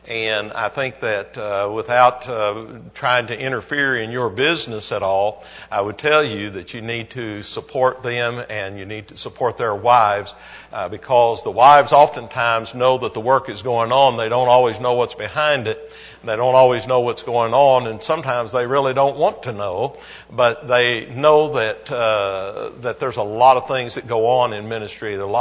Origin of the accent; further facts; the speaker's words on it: Jeffersonville, Indiana, United States; I can remember hearing of Lehman Avenue when I was a teenager, growing up in Jeffersonville, Indiana.